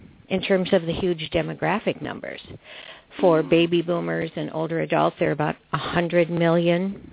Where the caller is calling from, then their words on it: Edina, Minnesota, United States; I'm calling from Edina, Minnesota, which is one of the inner ring suburbs of Minneapolis.